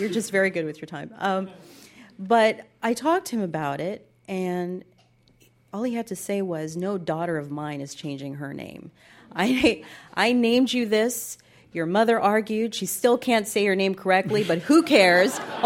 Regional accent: New York City, New York, United States; born there; now in Silver Spring, United States; Silver Spring, Maryland. But before that, I was actually born in New York City.

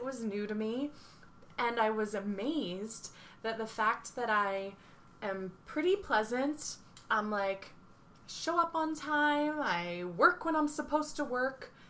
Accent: Cape May, New Jersey, United States; the dance studio where I grew up in Cape May

